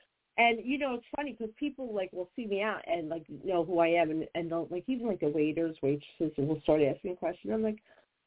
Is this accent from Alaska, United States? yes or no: no; New Jersey, United States; I'm from Jersey and I'm Italian.